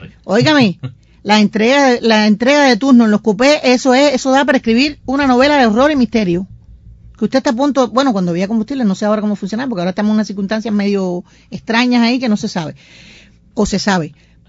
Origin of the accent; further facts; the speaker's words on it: Cuba; somos latinos, somos cubanos, y entre los latinos somos cubanos